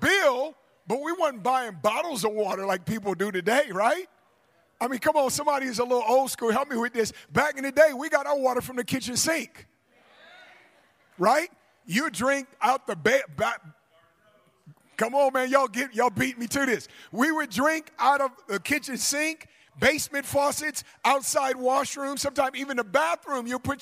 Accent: Oakland, California, United States; Growing up in West Oakland, we didn't have a refrigerator. We had an ice box, okay?

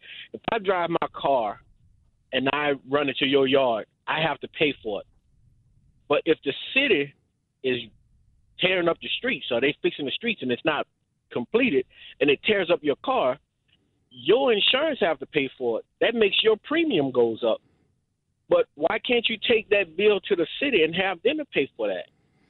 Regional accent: New Orleans, Louisiana, United States; I'm born and raised in New Orleans.

